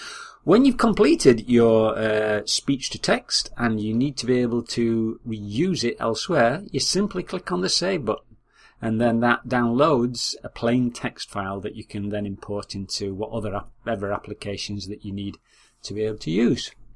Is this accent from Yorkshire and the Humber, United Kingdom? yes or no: yes; Yorkshire and the Humber, United Kingdom; accent: Yorkshire; I selected UK English, but it was nevertheless able to translate my Yorkshire accent into written text.